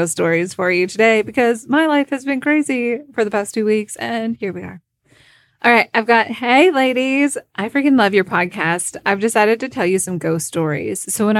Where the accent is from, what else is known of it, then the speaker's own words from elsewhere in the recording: Prestonsburg, Kentucky, United States; now in Virginia, United States; I was born and raised in Prestonburg, so we're all Eastern Kentucky gals. I'm residing in Virginia now.